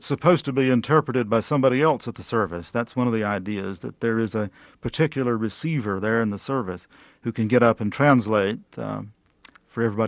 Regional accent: Green River, North Carolina, United States; I grew up in Green River in western North Carolina

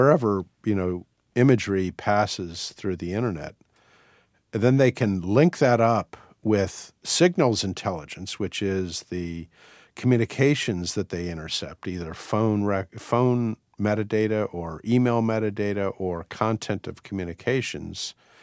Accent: Washington, District of Columbia, United States; I grew up in Washington, so I knew I was reading the Washington Post.

